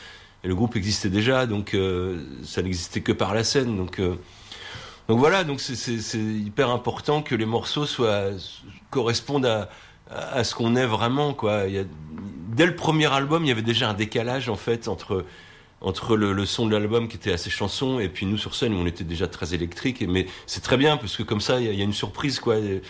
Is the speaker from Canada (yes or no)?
no; Centre-Val de Loire, France; on se promène un peu partout, de Paris à chez nous dans le Berry